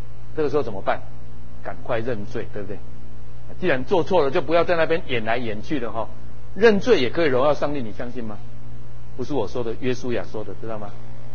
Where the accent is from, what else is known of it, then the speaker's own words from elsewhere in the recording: Taiwan; 我们台湾人就很想说哪里哪里哈